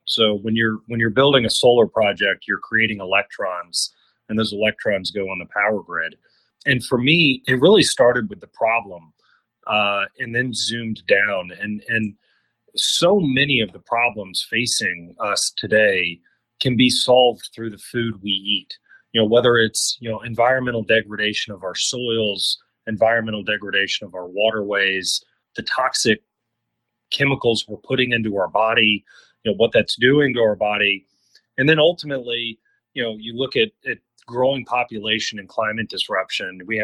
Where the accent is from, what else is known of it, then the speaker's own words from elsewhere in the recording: Kentucky, United States; For me, it did start with, you know, growing up in Kentucky. I went to public schools. I went to our public university